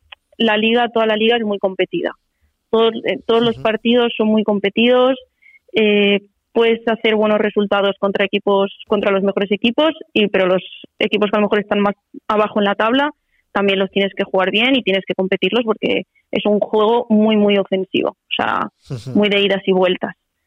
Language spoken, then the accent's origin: Spanish; Valencia, Valencian Community, Spain; al final Valencia es mi tierra y es donde también yo quiero en un futuro poder establecerme